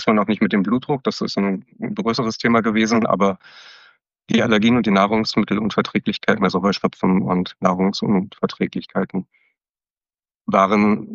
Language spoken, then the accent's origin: German; Berlin, Germany; ich komme aus Berlin.